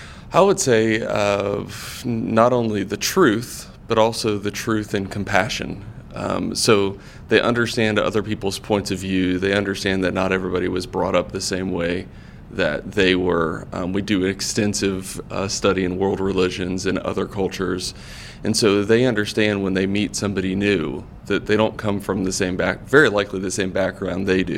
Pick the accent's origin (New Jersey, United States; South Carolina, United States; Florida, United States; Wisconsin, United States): Florida, United States; now in Charlotte, United States; I'm originally from Florida, so you'll very rarely meet a native Charlottean. We're just from all over the place.